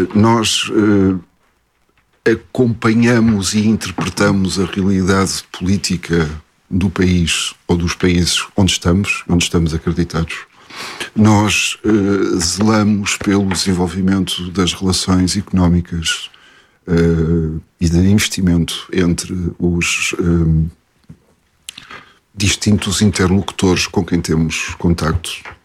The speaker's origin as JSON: {"language": "Portuguese", "country": "Portugal", "lives_now": "France", "said": "as nossas preocupações como portugueses em França são as dos franceses"}